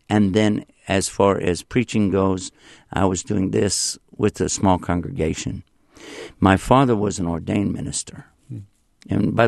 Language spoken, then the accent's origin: English; Texas, United States; now in Alexandria, United States; Well, actually, I live now near Washington, D.C. I'm in Alexandria, Virginia. But originally, I'm from Texas, the Lone Star State, the Republic of Texas.